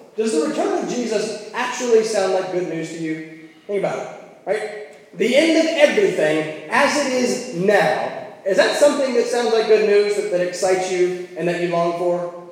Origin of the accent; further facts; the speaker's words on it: the South, United States; I come from the South, where everyone you ask will tell you that they believe in Christ and they're trusting in Him.